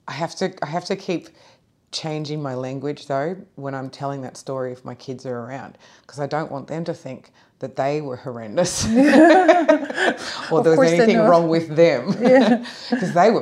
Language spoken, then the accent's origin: English; Yarrawonga, Victoria, Australia; born there; I was born in Yarrawonga in Victoria.